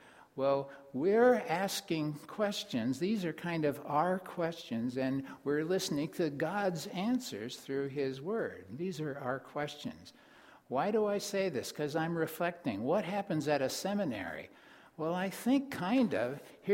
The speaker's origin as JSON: {"language": "English", "town": "Concordia", "region": "Missouri", "country": "United States", "tie": "born or raised there", "said": "when I was maybe 10 years old growing up in Concordia, Missouri, on a farm"}